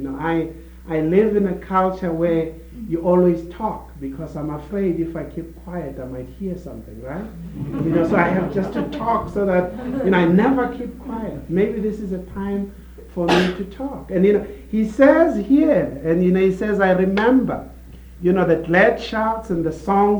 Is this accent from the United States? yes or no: no; South Africa; I know growing up in South Africa, when everything falls apart, it's like God isn't there.